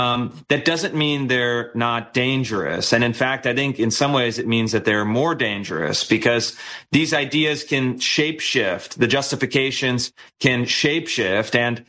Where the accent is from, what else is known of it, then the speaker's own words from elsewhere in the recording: Washington, United States; I mean, we've seen this playbook here in my home state of Washington State